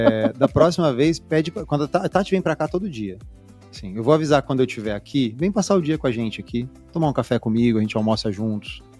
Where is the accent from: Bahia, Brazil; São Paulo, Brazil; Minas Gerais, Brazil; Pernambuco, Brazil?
São Paulo, Brazil; Lins; born there; Eu sou nascido em Lins, né? Sou nascido no interior de São Paulo. Sou o mais novo de 7 filhos.